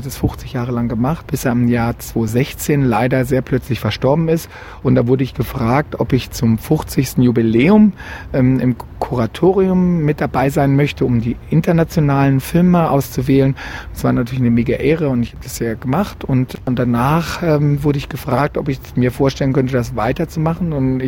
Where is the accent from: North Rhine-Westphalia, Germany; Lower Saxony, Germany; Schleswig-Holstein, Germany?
Lower Saxony, Germany; Pattensen; bin ich größtenteils in Pattensen bei Hannover aufgewachsen und bin dort zur Schule gegangen